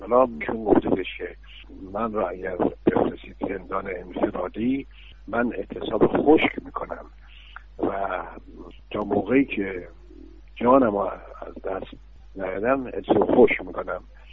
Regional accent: Iran; و من در پایان میخواستم اولا تشکر به عنوان یک ایرانی تشکر بکنم

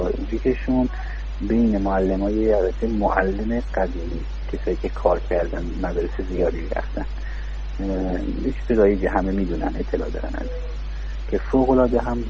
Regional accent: Yazd, Iran; داخل مرکز شهر خودمون، مرکز شهر یزد

